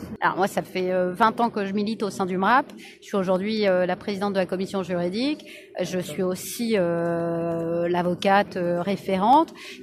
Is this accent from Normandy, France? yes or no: yes; Normandy, France; Je viens de Normandie, là où je suis née